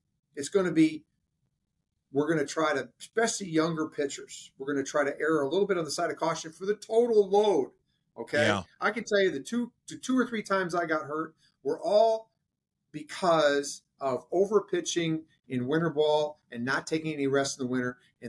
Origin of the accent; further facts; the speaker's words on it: Midwest, United States; I grew up in the Midwest.